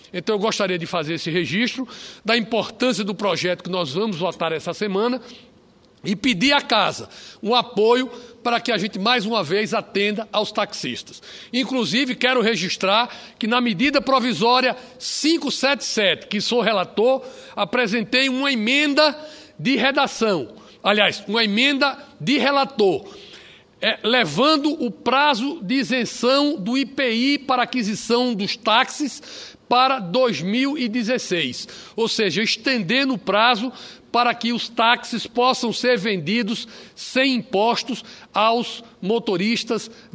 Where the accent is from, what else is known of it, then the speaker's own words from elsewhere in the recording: Pernambuco, Brazil; Vossa Excelência, como cearense e eu como pernambucano, nós fomos criados, embalados ao som